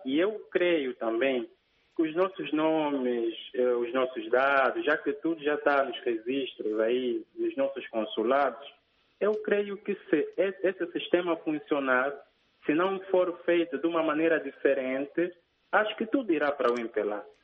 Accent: Angola; eu sou angolano.

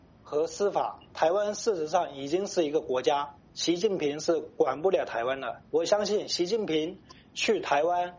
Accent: China; now in United States; 对于我这一个从大陆出来的人来讲，对我也没什么关系

